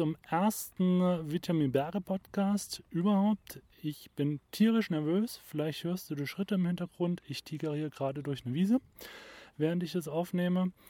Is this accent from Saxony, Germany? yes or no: yes; Saxony, Germany; beziehungsweise wie viele Versprecher oder Nuscheln, ich bin Sachse, man hört.